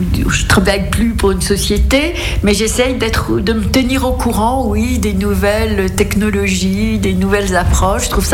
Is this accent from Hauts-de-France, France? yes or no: yes; Hauts-de-France, France; j'ai des origines picardes. J'ai passé beaucoup de mon enfance en campagne, dans l'Oise, à côté de Beauvais